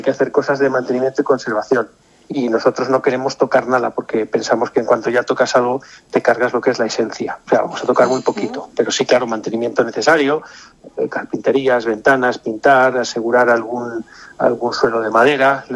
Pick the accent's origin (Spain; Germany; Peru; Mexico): Spain; Vilalba, Galicia; yo soy de Villalba, de Villalba, de una aldea